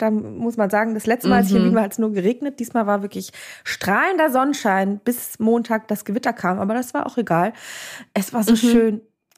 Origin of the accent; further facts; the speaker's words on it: Berlin, Germany; Ich als Berlinerin sieze ja niemanden mehr.